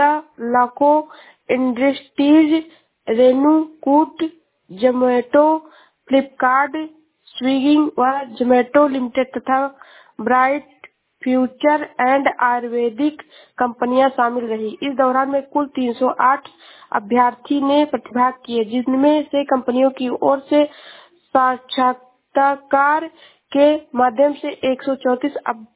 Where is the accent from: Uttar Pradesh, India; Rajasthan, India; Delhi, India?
Uttar Pradesh, India; मैं जिला श्रावस्ती से हूँ।